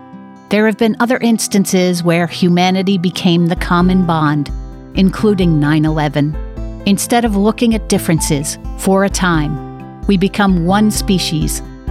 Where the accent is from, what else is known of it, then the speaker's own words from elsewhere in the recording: New York City, New York, United States; Growing up in Manhattan's Upper West Side, I had the opportunity to be part of the melting pot that the city was back then.